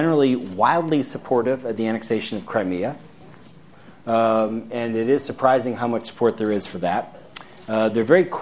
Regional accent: United States; and out of nowhere, because I'm an American, the father will start asking me

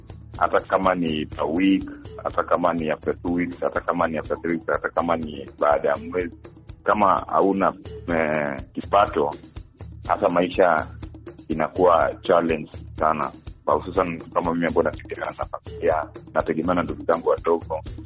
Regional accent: Kisumu, Kisumu County, Kenya; now in Mombasa, Kenya; Na mimi nikiwa mkazi wa Mombasa, japokuwa nimetokea Kisumu lakini mkazi wa Mombasa, nimekuja Mombasa.

